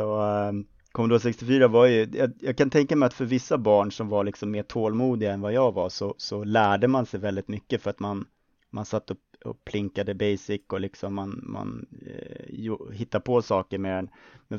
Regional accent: Solna, Stockholm County, Sweden; Jag är uppvuxen i Solna i Bergshamra

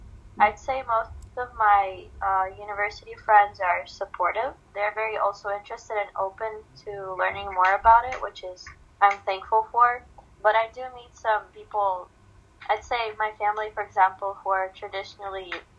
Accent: Russia; I'm from Russia.

